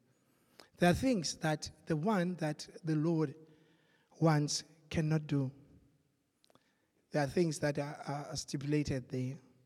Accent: Khayelitsha, Western Cape, South Africa; In this community, I'm coming from Khayelitsha. In Khayelitsha, there's violence, but I cannot be violent in my sayings because I am of the kingdom.

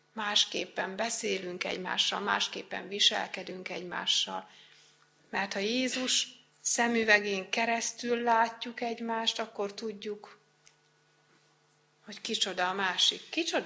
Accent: Újfehértó, Szabolcs-Szatmár-Bereg, Hungary; moved away; also born or lived in Békéscsaba; De hát én honnan költöztem oda? Újfehértóról, ne felejtsétek el, én Újfehértóról költöztem Békés Csabára. Ebből a környezetből költöztem Békés Csabára

